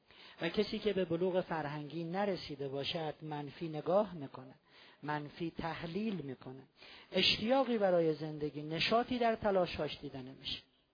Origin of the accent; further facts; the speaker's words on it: Iran; ما ایرانی هستیم، زبان فارسی،